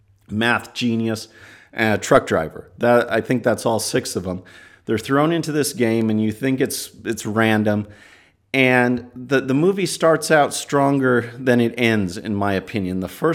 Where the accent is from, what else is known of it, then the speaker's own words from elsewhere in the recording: Houston, Texas, United States; There's multiple ones here in my hometown of Houston, and they're a lot of fun.